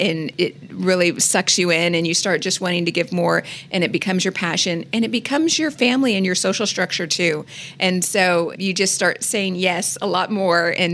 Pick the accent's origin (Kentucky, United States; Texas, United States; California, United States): Texas, United States; I grew up overseas, but I always knew I was from Texas, and I always kind of claimed that Texan part to my heart.